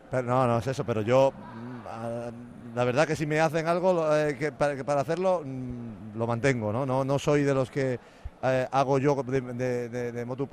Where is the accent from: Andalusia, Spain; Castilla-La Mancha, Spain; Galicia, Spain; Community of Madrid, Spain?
Andalusia, Spain; yo soy andaluz y como andaluz